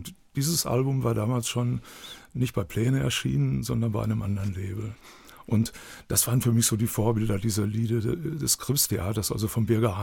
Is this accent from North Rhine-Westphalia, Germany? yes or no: yes; Dortmund, North Rhine-Westphalia, Germany; born there; accent: Ruhrpott; Ja, ja, ich bin gebürtiger Dortmunder.